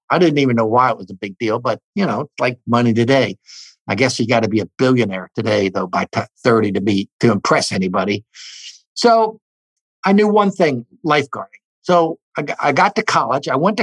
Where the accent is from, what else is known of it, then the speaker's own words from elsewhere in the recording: Richmond, Virginia, United States; I grew up in Richmond, Virginia. And so for 10 years of my life, from 8 to 18, I got to go to the Country Club of Virginia